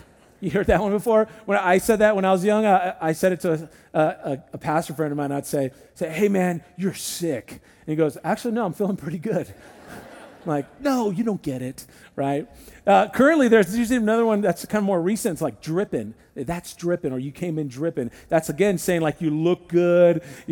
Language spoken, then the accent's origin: English; San Diego, California, United States; If you grew up by the coast like I did, I grew up in San Diego, the San Diego coast, and you're around surfers, so you say, like, rad.